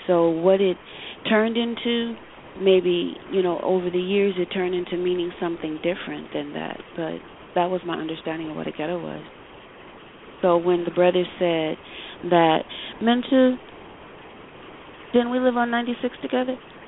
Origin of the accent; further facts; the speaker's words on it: Cleveland, Ohio, United States; I was raised on St. Clair, 96 in St. Clair. I moved on St. Clair. My parents moved on St. Clair when I was 3 years old. I moved off of St. Clair when I was 35.